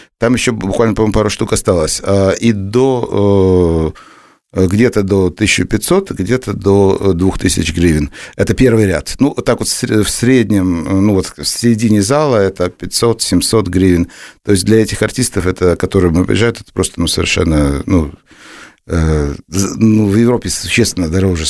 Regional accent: Odesa, Odesa Oblast, Ukraine; Ну, вы знаете, ну, я одессит.

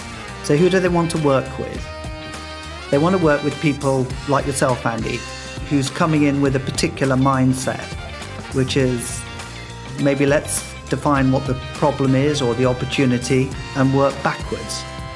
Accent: Ascension, St. Helena; born there; I was born in Ascension Island.

